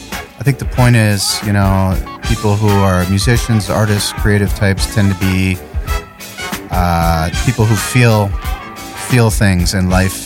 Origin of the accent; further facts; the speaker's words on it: Norfolk, Connecticut, United States; I got involved in a show up in Connecticut, my hometown, Norfolk, Connecticut.